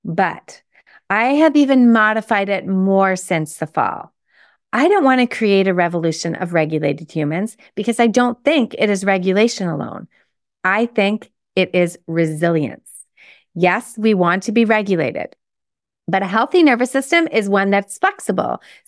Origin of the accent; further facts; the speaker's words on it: Toronto, Ontario, Canada; I saw her speak in my hometown of Toronto